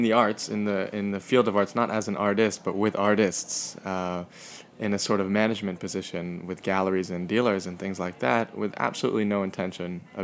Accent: New York, United States; takeout and a lot of pizza and hot dogs and all the things, you know, you sort of associate with growing up in New York.

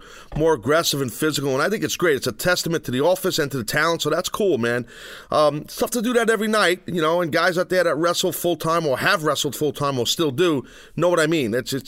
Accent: United States; I live across the pond. I'm an American. I'm across the pond.

